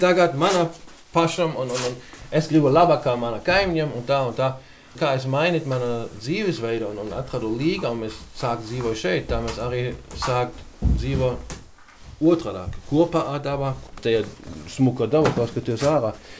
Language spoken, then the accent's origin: Latvian; Germany; Latvian is a second language; now in Latvia; Es esmu vācietis, es esmu inženieris